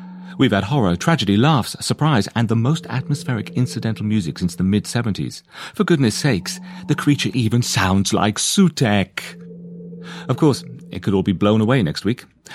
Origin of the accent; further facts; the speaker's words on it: Wales, United Kingdom; Being one of only three Doctor Who fans in my hometown in darkest Wales in the 1980s